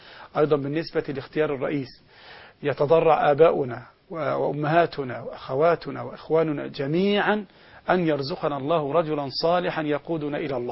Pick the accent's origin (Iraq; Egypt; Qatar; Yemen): Egypt; كمصريين بالذات وكمسلمين عامة